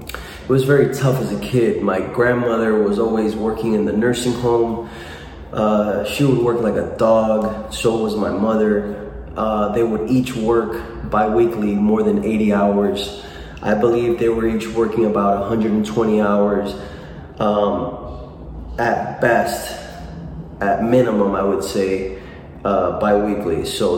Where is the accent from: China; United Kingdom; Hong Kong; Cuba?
Cuba; now in Miami, United States; growing up in Cuba, a socialist dictatorial regime where there are no resources